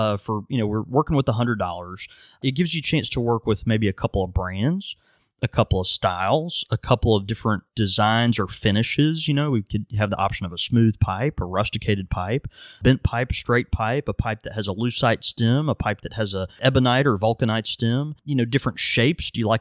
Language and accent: English; Mississippi, United States; I am from Mississippi, so math doesn't come naturally.